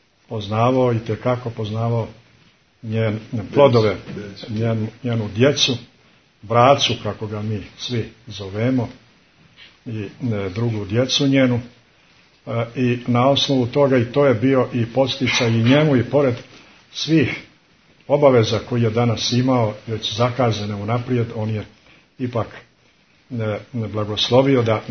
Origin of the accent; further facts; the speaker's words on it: Montenegro; Dolazim iz Crne Gore